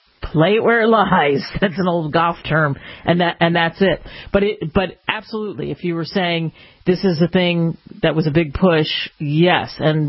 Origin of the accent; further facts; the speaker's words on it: New Jersey, United States; but I grew up in South Jersey, which was, you know, farmers markets and some farms, some great big farms